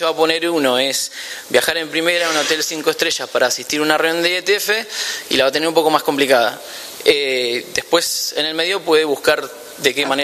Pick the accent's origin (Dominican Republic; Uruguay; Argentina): Argentina; Buenos Aires; Se ve que como porteño descreí de eso